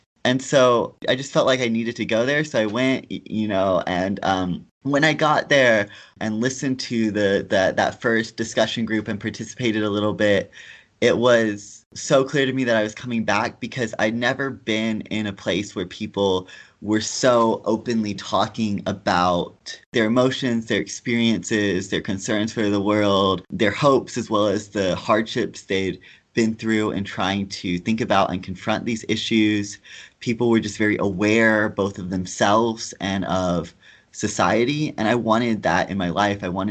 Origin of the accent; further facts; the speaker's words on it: Conyers, Georgia, United States; now in Salt Lake City, United States; I've been in Salt Lake City for a little over 10 years now, but I grew up in Georgia in a kind of suburban town called Conyers